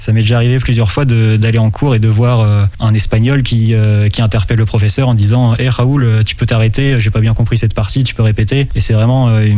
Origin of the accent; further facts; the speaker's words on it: La Rochelle, Nouvelle-Aquitaine, France; moi, de base, je suis de La Rochelle. Je suis né à La Rochelle, j'ai fait mon collège, mon lycée, mon DUT à La Rochelle.